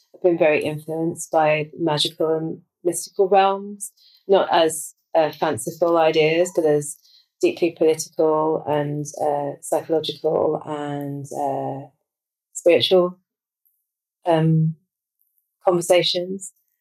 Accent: London, United Kingdom; now in Devon, United Kingdom; I live in rural Devon. I grew up in London, but I've spent 8 years in rural Devon

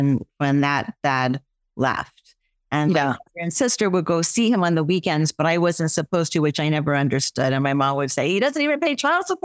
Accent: Northeast, United States; So I grew up in the Northeast to a Southern family. My family was all Southerners who, by the time I came around, were pretty much up in the New Jersey, New York area.

